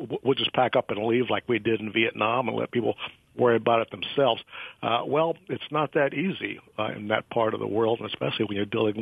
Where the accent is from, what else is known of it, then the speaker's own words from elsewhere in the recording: Middletown, Ohio, United States; I grew up in Middletown, Ohio, between Cincinnati and Dayton, which is also the home area of John Boehner.